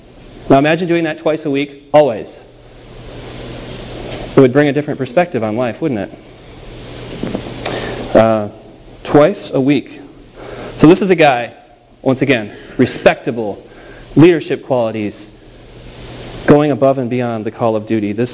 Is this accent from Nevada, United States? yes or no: no; Illinois, United States; One of a long line of infamous governors in the state of Illinois, I mind you. Oh man, that's my home state for you.